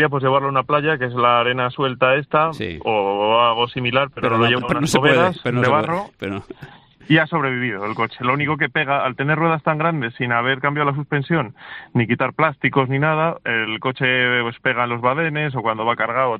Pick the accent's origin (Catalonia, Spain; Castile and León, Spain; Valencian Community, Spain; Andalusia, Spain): Castile and León, Spain; Cuéllar; No, era de fútbol, fútbol de mi pueblo, sí, allí el baloncesto esto no